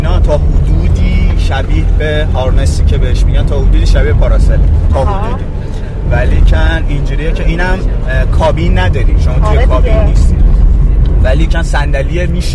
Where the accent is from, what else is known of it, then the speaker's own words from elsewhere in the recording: Shiraz, Fars, Iran; ما شیرازی هستیم.